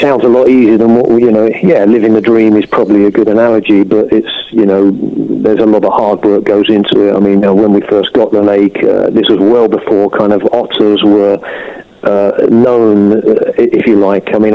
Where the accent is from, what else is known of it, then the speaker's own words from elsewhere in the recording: London, United Kingdom; also born or lived in Somerset; No, I'm a London boy, mate. You may tell that, and you know, sort of born and brought up in London. Moved to Somerset when I was quite young, 11 or 12. Stayed here for a few years. Moved back to London.